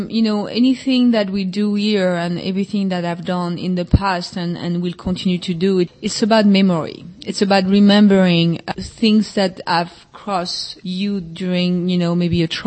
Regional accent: Brittany, France; Growing up in Brittany

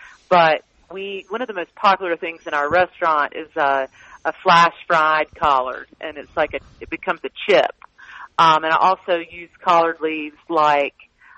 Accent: the South, United States; I'm this 23-year-old country girl who knew that I grew up in the South.

